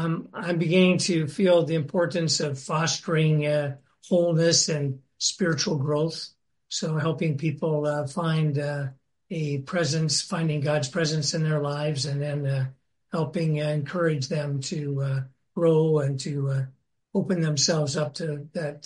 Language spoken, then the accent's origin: English; Cut Bank, Montana, United States; I grew up in Cut Bank, Montana. It's a little town just about 20 miles south of the Canadian border, about 3,500 people time, lived in on a farm, rural community